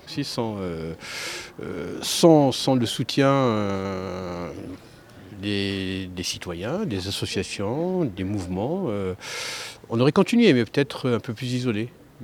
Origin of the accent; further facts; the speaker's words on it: Belfort, Bourgogne-Franche-Comté, France; Je viens de Belfort. D'autre côté.